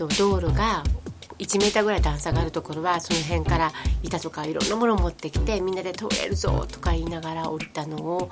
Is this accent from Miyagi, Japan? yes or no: yes; Miyagi, Japan; also born or lived in Kobe; 私のふるさとである宮城県はもう海の中なんではないかと思って